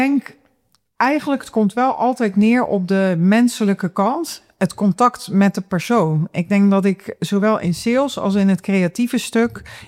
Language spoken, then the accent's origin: Dutch; Zeeland, Netherlands; born there; moved away as an adult; now in Amsterdam, Netherlands; ik ben in Zeeuws-Vlaanderen geboren met Brabantse ouders. En ik ben toen ik 25 was, ben ik naar Amsterdam verhuisd.